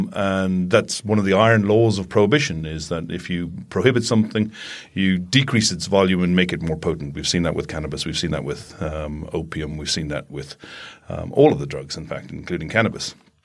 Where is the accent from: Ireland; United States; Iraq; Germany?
Ireland; I know that growing up in Ireland, nobody was paying attention.